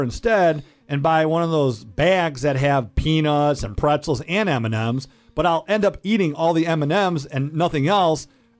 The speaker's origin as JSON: {"language": "English", "town": "Detroit", "region": "Michigan", "country": "United States", "tie": "born or raised there", "said": "Growing up in Metro Detroit, we go to these petting zoos"}